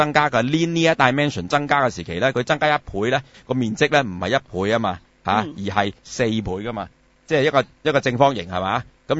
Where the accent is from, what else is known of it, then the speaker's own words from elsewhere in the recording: China; 咁我點解我會身為中國人嘅咧？點解我唔係美國人嘅咧？